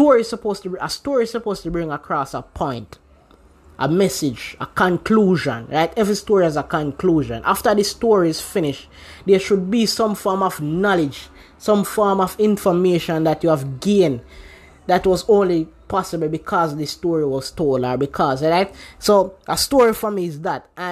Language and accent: English; Jamaica; The problem is that we are Jamaican, and you know, we talk the Jamaican language, the Jamaican dialect, kind of patois, and so sometimes to really get that natural conversation between the both of us, we have to get into the patois, because that's our natural tongue.